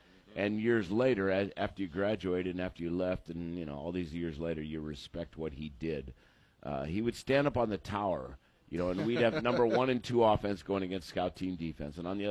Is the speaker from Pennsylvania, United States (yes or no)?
yes; Erie, Pennsylvania, United States; now in Texas, United States; And I said, I live in Texas now, you know. And people, I grew up in Erie, Pennsylvania. Okay. Northwest PA, came here.